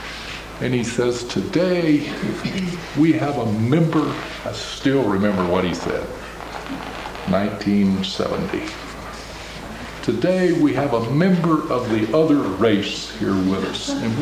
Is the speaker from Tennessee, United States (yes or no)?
yes; Memphis, Tennessee, United States; And then my sophomore year, Dr. King was killed in Memphis, where I was going to college, my hometown.